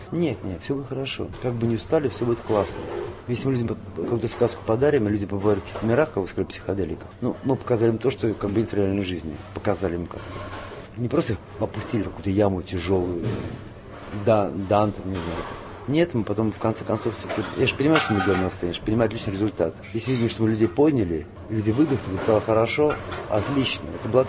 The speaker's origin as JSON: {"language": "Russian", "region": "Saint Petersburg", "country": "Russia", "tie": "born or raised there", "said": "Даже в родном городе, в Питере, нет такого места."}